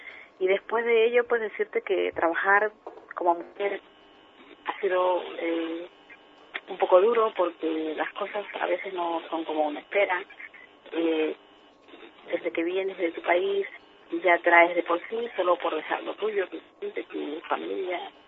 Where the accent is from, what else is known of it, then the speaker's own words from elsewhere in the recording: Esmeraldas, Ecuador; also born or lived in Manabí; Yo soy de la provincia de Manabí, pero me he criado en Esmeraldas. Me siento muy esmeraldeña, que es donde yo aprendí mis primeras letras y he vivido y me he criado